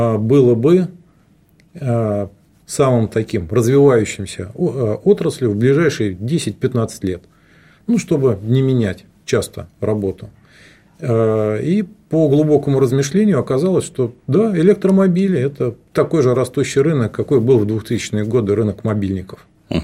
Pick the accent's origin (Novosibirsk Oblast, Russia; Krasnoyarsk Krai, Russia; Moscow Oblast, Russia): Moscow Oblast, Russia; born there; Родился в Подмосковье, закончил Московский университет МАМИ, сейчас это Московский политех